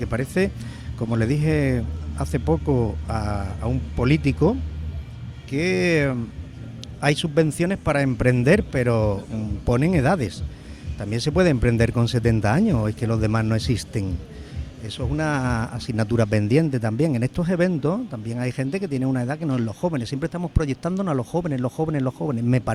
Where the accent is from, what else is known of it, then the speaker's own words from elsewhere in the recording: Dos Hermanas, Andalusia, Spain; que empezó en Dos Hermanas, en mi pueblo